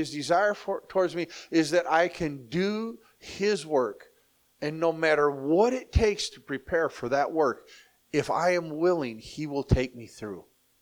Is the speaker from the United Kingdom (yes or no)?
no; Mexico; When I was raised in Mexico, you know, I'm a MK missionary kid, which is just like a PK, preacher's kid. And, you know, I was raised in church.